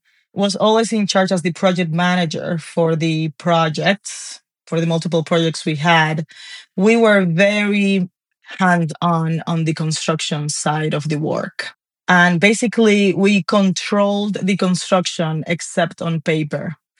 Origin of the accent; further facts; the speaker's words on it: Nagua, María Trinidad Sánchez, Dominican Republic; I am from the Dominican Republic, and I grew up in a small town in the north called Nagua.